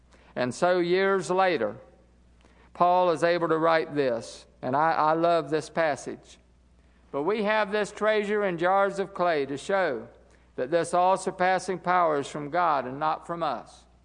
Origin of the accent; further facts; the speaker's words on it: Chesapeake, Virginia, United States; He's not for me because I'm from Chesapeake.